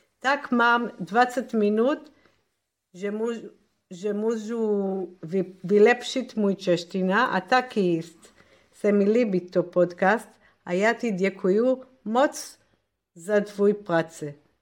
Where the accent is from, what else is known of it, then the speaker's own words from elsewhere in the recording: Israel; Czech is a second language; now in Prague, Czechia; z Izraeli. Já bydlím v Praze